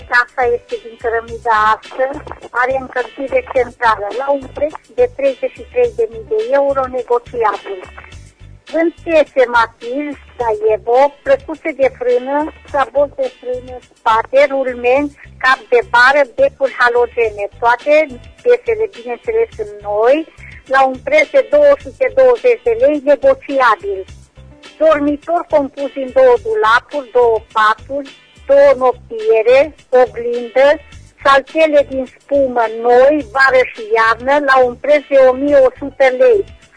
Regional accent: Reșița, Caraș-Severin, Romania; Sunt din Reșița și am următoarele anunțuri de făcut.

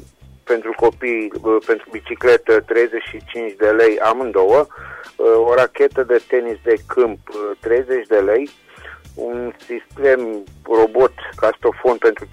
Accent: Reșița, Caraș-Severin, Romania; din Reșița

